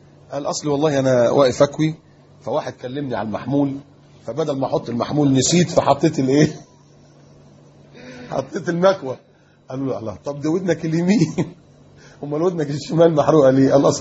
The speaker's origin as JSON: {"language": "Arabic", "region": "Upper Egypt", "country": "Egypt", "tie": "born there", "said": "والدي صعيدي وانت عارف الصعيده يعني ايه، انا صعيدي برضو يعني اتولدت في الصعيد بس ما اعرفش فين الجرجه اللي انا اتولدت فيها دي."}